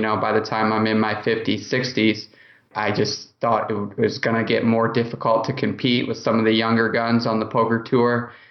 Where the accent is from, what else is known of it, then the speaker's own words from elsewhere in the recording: Indianapolis, Indiana, United States; I'm from Indianapolis.